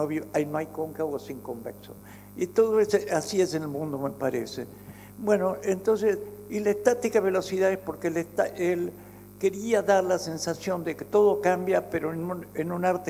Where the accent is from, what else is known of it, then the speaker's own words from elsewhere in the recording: Argentina; me había invitado como invitado argentino, de la Argentina